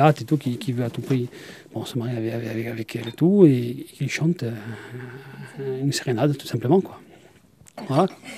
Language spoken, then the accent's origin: French; Corsica, France; Non, je ne suis pas du village. Je suis originaire du Cap Corse.